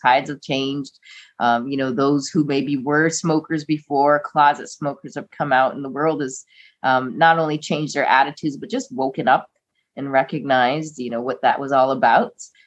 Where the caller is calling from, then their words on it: Hamilton, Ontario, Canada; I am calling in from Hamilton, Ontario today, Canada.